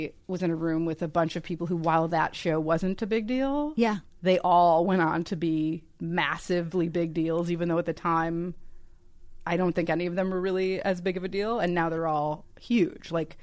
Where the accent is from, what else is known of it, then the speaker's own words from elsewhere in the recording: Chicago, Illinois, United States; And the thing, I grew up in Chicago.